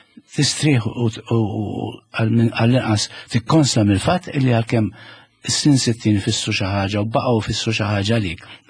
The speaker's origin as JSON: {"language": "Maltese", "town": "Kalkara", "region": "South Eastern Region", "country": "Malta", "said": "U jien mill-Kalkara, li tliet kwarti min-nies hemmhekk kienu familji Ingliżi. Qed jgħixu hemm għax kellna bigi, kellek il-wireless station, kellek ir-rikażi kollha mimlin suldati Ingliżi."}